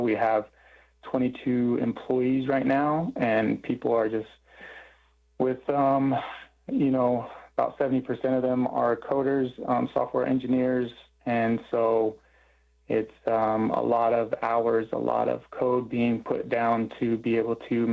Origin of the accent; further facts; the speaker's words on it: Kent, Arizona, United States; because I'm from Kent, Arizona on the Navajo Nation. And so we started out kind of in my homeland